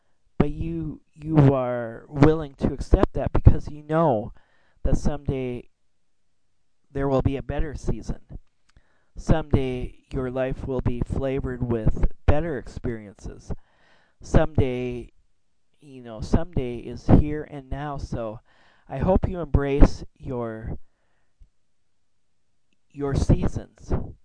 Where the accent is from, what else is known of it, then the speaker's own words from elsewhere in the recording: Minnesota, United States; also born or lived in Texas; I'm from the Midwest. I'm from Minnesota and have lived in the Midwest most of my life, but for a brief period of time I lived in Texas.